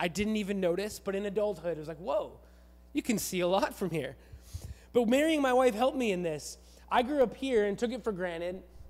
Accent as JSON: {"language": "English", "town": "Vancouver", "region": "British Columbia", "country": "Canada", "tie": "born or raised there", "said": "See, I grew up here. I grew up in Greater Vancouver, and I grew up completely taking the beauty of this region for granted."}